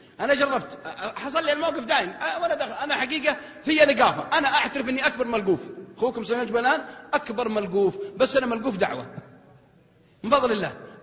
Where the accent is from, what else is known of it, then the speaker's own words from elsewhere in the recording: Al-Qassim, Saudi Arabia; حتى لو تجي عندنا في القصيم يمكن ينسون ما يسلمون عليك